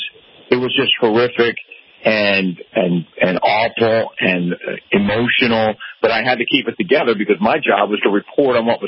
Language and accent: English; East Coast, United States; And even though I grew up on the East Coast and drove in rain all the time, I didn't realize that out here on the West Coast